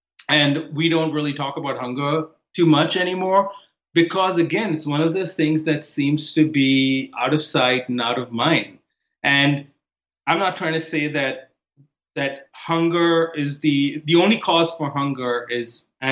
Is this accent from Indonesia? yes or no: no; Mumbai, Maharashtra, India; moved away; I didn't grow up in America. I grew up in Bombay, India. And I've seen the shift happen over there over the years as I go back and visit. I've been here now for 16 years.